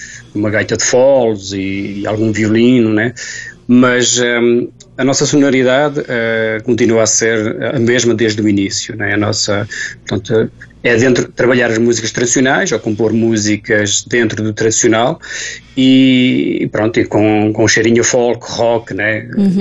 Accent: Santo Espírito, Azores, Portugal; Nós somos da Freguesia Santo Espírito e temos lá um local em Santo Espírito

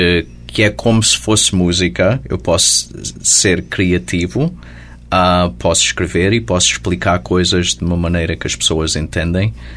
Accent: Hudson, United States; Portanto, a crescer em Hudson, toda a gente tocava música e eram muitos portugueses, e foi um sítio muito bom para continuar a crescer e a tocar música com...

